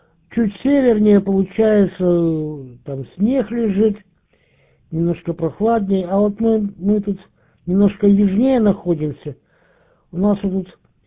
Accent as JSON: {"language": "Russian", "town": "Dnipro", "region": "Dnipropetrovsk Oblast", "country": "Ukraine", "tie": "born or raised there", "said": "я ж родился и вырос в Днепропетровске, вот. А у нас город русскоязычный, конечно. Вот. А у меня родители Западной Украины, значит, это на все лето отвозили туда, в Хмельницкую область."}